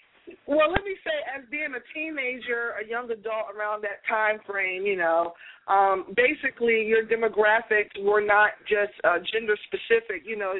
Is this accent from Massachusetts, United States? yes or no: yes; Boston, Massachusetts, United States; I'm from Boston.